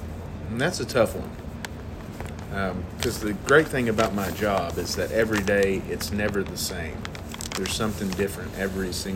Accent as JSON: {"language": "English", "town": "Kingsport", "region": "Tennessee", "country": "United States", "tie": "born or raised there", "said": "My hometown is not in Monterey. I was born and raised in Upper East Tennessee in a town called Kingsport."}